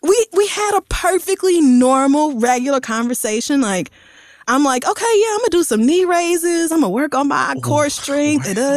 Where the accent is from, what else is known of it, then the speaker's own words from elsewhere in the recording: Tulsa, Oklahoma, United States; I knew, because I grew up in Tulsa, Oklahoma, that they was not going to do shit to that white woman.